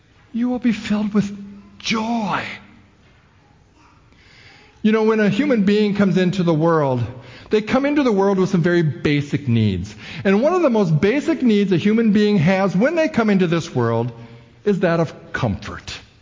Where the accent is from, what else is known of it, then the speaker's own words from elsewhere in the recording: Minnesota, United States; When I grew up in Minnesota, the winters were long, long.